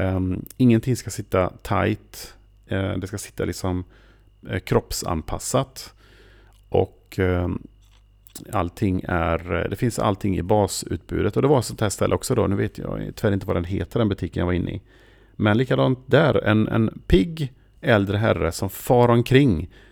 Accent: Sweden; och så hörde han på min accent att han kände igen det där. Han frågade, är du svensk?

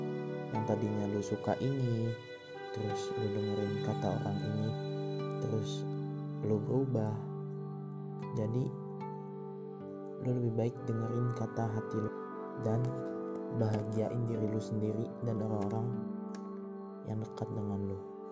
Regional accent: Jakarta, Indonesia; asal gue dari Jakarta.

